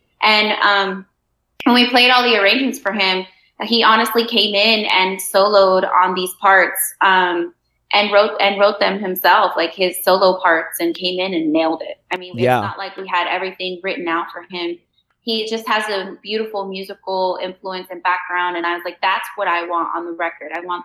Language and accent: English; Homestead, Florida, United States; I know south of in Homestead, we all listen to country music. It's a very agricultural area where I was raised in the South, and there was a lot of country music.